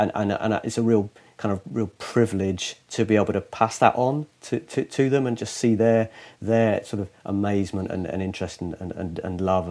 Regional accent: Penzance, South West England, United Kingdom; I grew up in the far west of Cornwall, so I was born in Penzance and I grew up right down the far end.

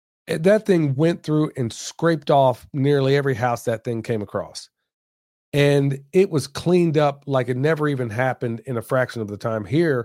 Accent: Oklahoma, United States; Like I said, I grew up in Oklahoma. And believe me, we know what tornadoes look like.

